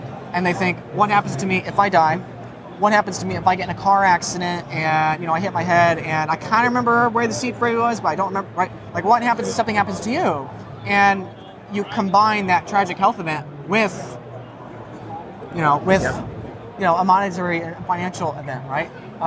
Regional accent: Michigan, United States; I'm from Michigan and, you know, so fellow, you know, purple, you know, Rust Belt state, whatever.

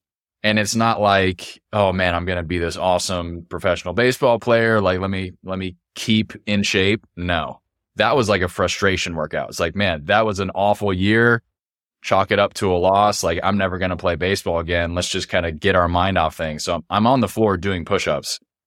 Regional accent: California, United States; Even though growing up in Southern California, it is extremely competitive, I still had that confidence coming in.

